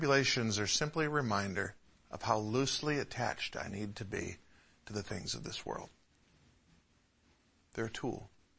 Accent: Midwest, United States; I grew up in the Midwest.

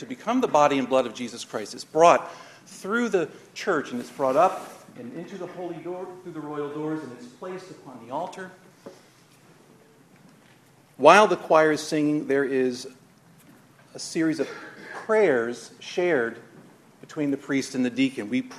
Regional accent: American South, United States; Lucky for me, I grew up in the American South, and I've been a lifelong fan of the Atlanta Braves

